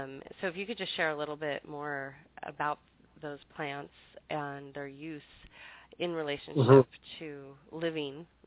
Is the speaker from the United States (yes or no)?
yes; Hawaii, United States; born there; and I was born in Hawaii.